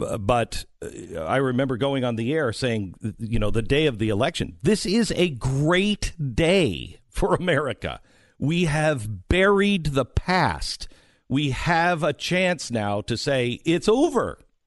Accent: Seattle, Washington, United States; I grew up in Seattle

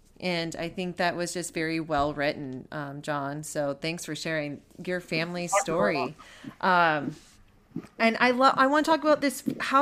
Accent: Colorado Springs, Colorado, United States; I grew up in Colorado Springs, and the cabin was a place for us to get away from the chaos of home and whatnot.

